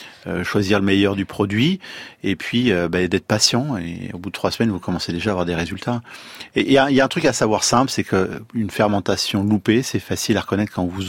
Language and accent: French; France; On est français et fiers de l'être.